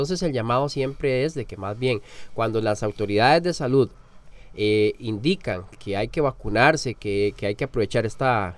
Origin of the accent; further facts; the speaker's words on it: Costa Rica; como buenos ticos, lo dejamos para el final